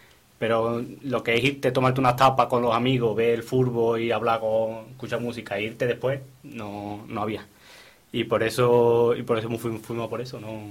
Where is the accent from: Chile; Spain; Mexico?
Spain; Seville, Andalusia; moved away as an adult; now in Brussels, Belgium; Yo soy de Sevilla, exactamente.